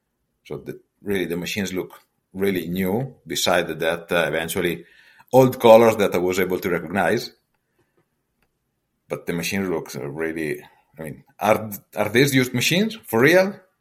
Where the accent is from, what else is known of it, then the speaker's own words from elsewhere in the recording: Pesaro, Marche, Italy; born there; English is a second language; However, I was born in Pesaro